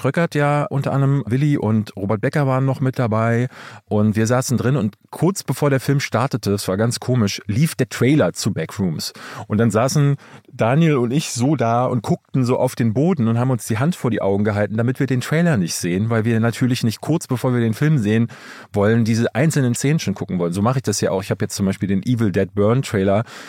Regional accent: East Germany, Germany; nee, ich bin ja in der DDR groß geworden. Das heißt, wir hatten DDR-Fernsehen.

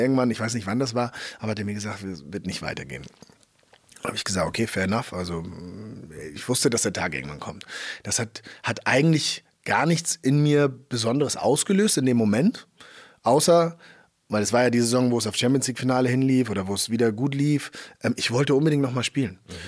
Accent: Hamburg, Germany; ich wollte zurück in meine Heimat, Hamburg, Superstadt

